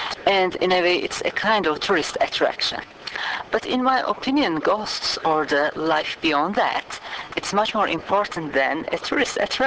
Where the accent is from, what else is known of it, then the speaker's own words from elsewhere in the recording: Turkey; So I'm from Turkey.